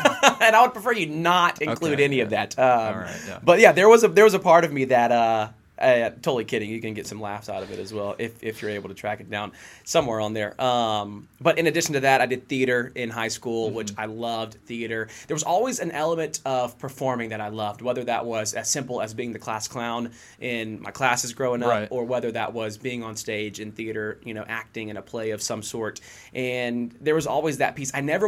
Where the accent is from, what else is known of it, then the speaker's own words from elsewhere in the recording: Warner Robins, Georgia, United States; Well, I am from Warner Robins, Georgia, which is about 2 hours south of here, so very small town